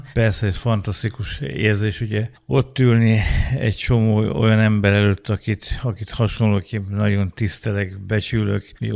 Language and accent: Hungarian; Hernádbűd, Borsod-Abaúj-Zemplén, Hungary; born there; Én Hernádbűdön születtem, de a családom, édesapám Abolyvári, édesanyám Gönci